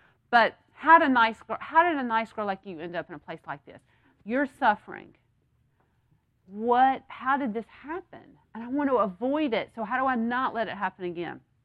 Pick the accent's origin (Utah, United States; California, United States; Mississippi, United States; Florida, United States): Mississippi, United States; from where I grew up in the Delta, I don't know if there's a sense of, I don't know if it's a Delta thing, a Mississippi thing